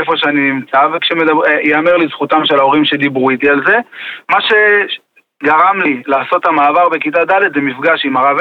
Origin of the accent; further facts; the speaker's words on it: Jerusalem, Jerusalem District, Israel; אני נולדתי בשכונת ארמון הנציב בירושלים לבית שאינו שומר תורה ומצוות. כך גדלתי, נכנסתי בכיתה א' בית ספר רגיל, יסודי, ללא שום ערכים שקשורים לדת.